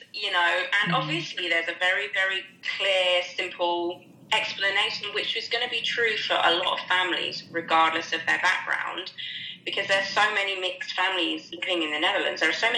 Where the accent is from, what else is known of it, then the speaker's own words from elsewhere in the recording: Ely, East of England, United Kingdom; born there; I was born in Ely in Cambridgeshire, and people are like, well, where is Ely?